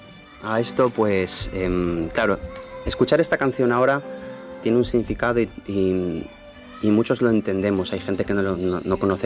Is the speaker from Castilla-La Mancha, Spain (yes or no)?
yes; Castilla-La Mancha, Spain; tiene otro acento que le he metido más como extremeño mío, y manchego que soy, y catalán